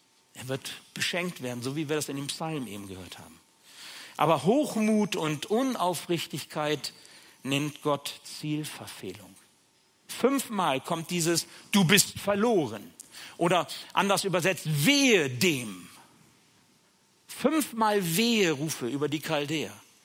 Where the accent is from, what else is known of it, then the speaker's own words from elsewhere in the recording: Bremen, Germany; da gab es da einen Kattenturm, wo ich aufgewachsen bin als Jugendlicher